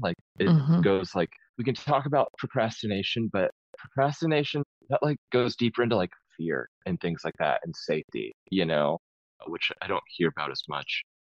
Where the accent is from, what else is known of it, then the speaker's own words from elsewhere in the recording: Midwest, United States; But growing up in the Midwest, felt like I ate my body weight in like queso dip at restaurants.